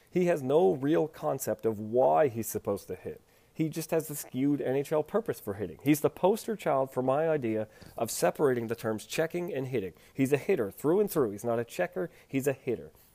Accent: Nova Scotia, Canada; I am from Nova Scotia, as you know. I'm a Maritimer. I've played hockey here. I grew up here.

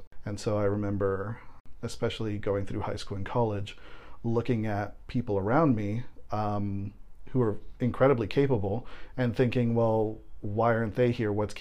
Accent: Miami, Florida, United States; growing up, I grew up in Miami, which is a pretty, Latino culture. Everywhere you go, signs are in Spanish

